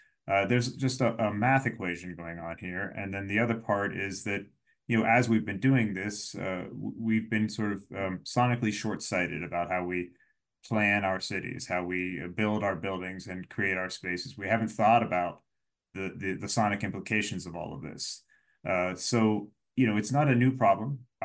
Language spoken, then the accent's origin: English; Pittsburgh, Pennsylvania, United States; You know, I'm from Pittsburgh, and we used to have steel mills up and down the rivers there, and they've all disappeared.